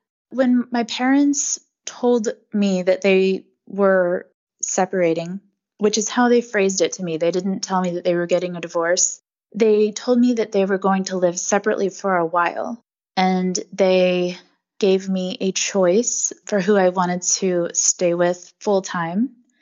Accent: Louisiana, United States; born there; also born or lived in California / Oklahoma; So I was born in Louisiana, and then we moved to California.

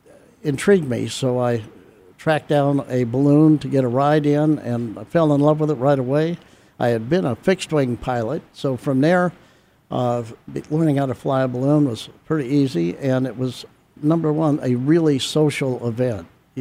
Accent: Phoenix, Arizona, United States; Yes, I grew up in Arizona. Grew up in Phoenix at 28th Street and Osborne on a small farm.

